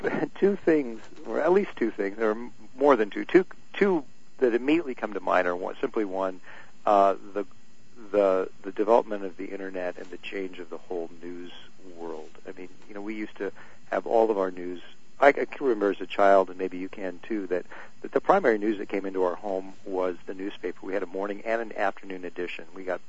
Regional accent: Midwest, United States; I'm far enough away from Philly and not from here, actually. I'm from the Midwest

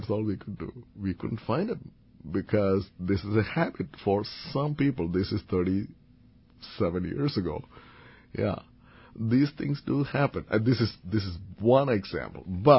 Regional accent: Kerala, India; English is a second language; if Kerala, my home state, is a model for India, it's very highly unlikely that a dictator will emerge.

